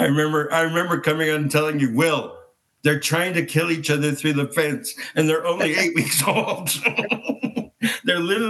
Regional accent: Thunder Bay, Ontario, Canada; And in Thunder Bay, everyone goes, oh, it must have been hard growing up in Thunder Bay.

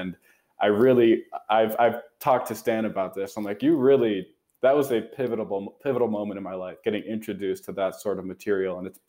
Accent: Chicago, Illinois, United States; now in Portland, United States; and I'm from Chicago, Illinois originally. And now I live in Portland, Oregon with my wife.

